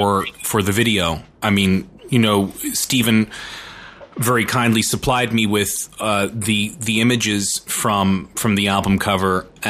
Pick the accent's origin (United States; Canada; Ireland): Ireland; being Irish and looking at what's going on in Hong Kong right now, feeling for people who are also in a former British colony, who are from a former British colony.